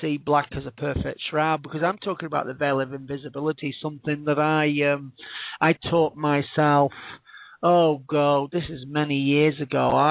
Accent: Blackpool, North West England, United Kingdom; I would be in a busy street in Blackpool, my hometown. And you imagine it's a seaside town.

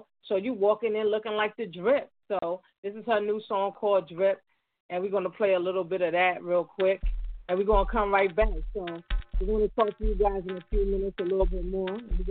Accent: Nigeria; even though I'm not from South Africa, but I am Nigerian, though.

